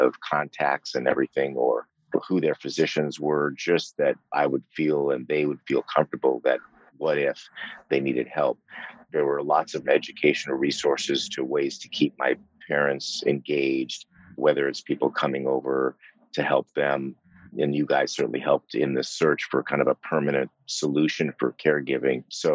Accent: Los Angeles, California, United States; But I grew up in Los Angeles, West Los Angeles.

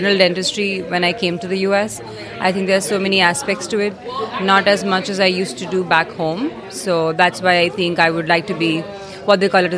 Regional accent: India; now in United States; India. I'm from India. I should have said that. Yes.

